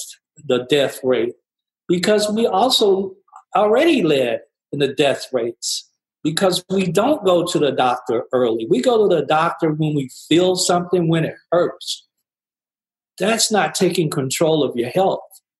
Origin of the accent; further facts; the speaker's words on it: Gaston, Alabama, United States; growing up in Gaston, Alabama, and paving the road, me and many, many, many others.